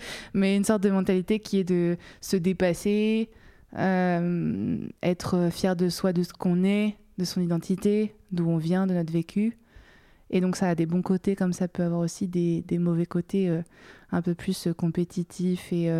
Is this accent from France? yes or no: yes; Réunion, France; comme j'ai grandi à La Réunion, là-bas, on écoute beaucoup de tout ce qui est musique dancehall, reggaeton, tout ça.